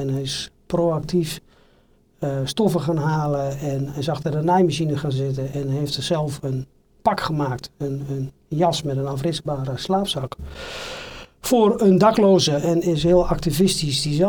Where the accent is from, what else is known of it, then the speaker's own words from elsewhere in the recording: Vriezenveen, Overijssel, Netherlands; born there; Ik ben geboren in Twente, in Frieseveen. In 1968, ben ik 55 jaar.